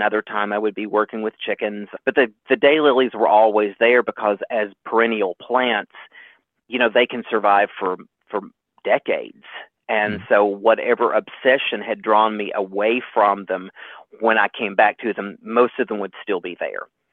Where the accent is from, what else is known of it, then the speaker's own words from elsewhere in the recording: Kentucky, United States; Well, I grew up in Kentucky in the United States